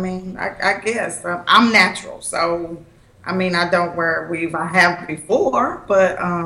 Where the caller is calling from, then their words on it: McKinney, Texas, United States; Hello, everybody. This is … again. I'm here from McKinney, Texas.